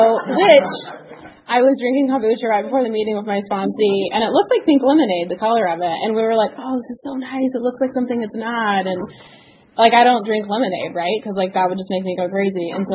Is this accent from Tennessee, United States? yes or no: yes; Nashville, Tennessee, United States; I have 2 older sisters and a little brother, and I grew up in Nashville, and we had a really steep hill.